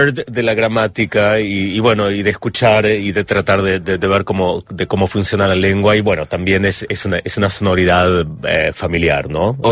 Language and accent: Spanish; Stockholm, Stockholm County, Sweden; me crié en Estocolmo, de padres argentinos